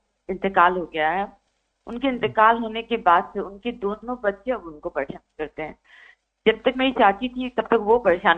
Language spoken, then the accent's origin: Hindi; Bangladesh; मैं बांग्लादेश से हूँ।